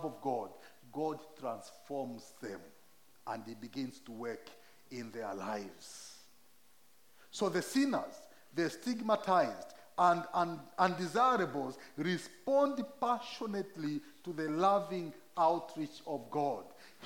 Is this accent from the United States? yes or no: no; Zambia; English is a second language; Zambia has 73 different languages, English being the local language, but I was able to speak in my mother tongue and preach the gospel there.